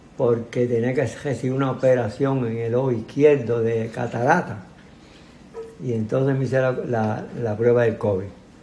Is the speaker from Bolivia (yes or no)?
no; Añasco, Puerto Rico; born there; Nací en Añasco, en el barrio Miraflores. Y nací el 30 de septiembre de 1939.